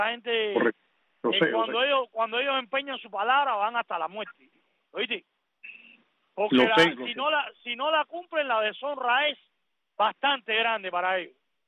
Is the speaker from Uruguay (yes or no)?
no; Havana, Cuba; soy de un barrio en La Habana que tiene bastantes Abacuá. Yo nací en El Palmar, en Marianao